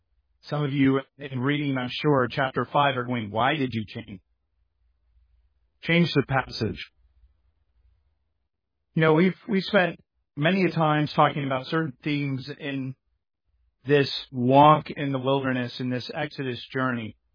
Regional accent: Pottstown, Pennsylvania, United States; I actually want to specifically speak about my hometown

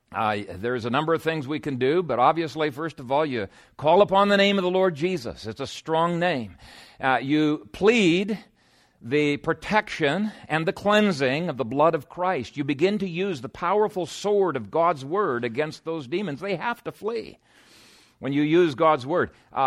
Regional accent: Ethiopia; When I was a teenager growing up in Ethiopia, I had a spear and I regularly practiced with my spear.

